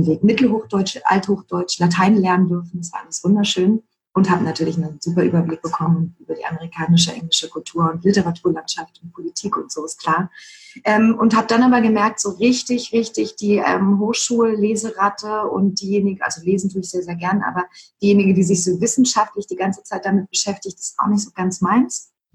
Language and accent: German; Berlin, Germany; Tatsächlich komme ich ja nun auch aus Berlin und ich kann auch durchaus Berliner, ne?